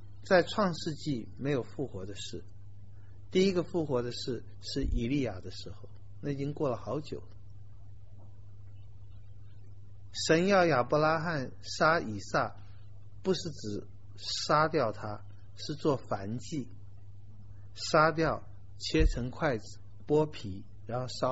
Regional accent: China; 我们中国人讲就不太会讲不道德，我们讲父子亲情

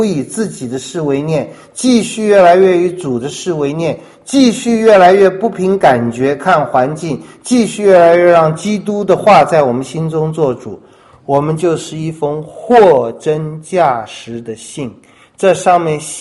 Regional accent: China; now in United States; 美国我觉得有一个很好的传统，我们中国人是不大受得了的哈。

